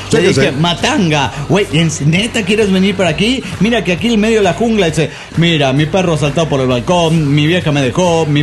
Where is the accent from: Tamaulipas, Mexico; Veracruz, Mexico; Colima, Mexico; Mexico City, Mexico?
Veracruz, Mexico; de Veracruz.